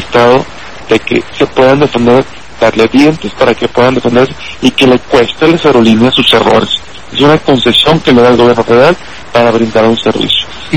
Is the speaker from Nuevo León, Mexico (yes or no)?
yes; Monterrey, Nuevo León, Mexico; yo soy de Monterrey. Monterrey, México, México, Monterrey.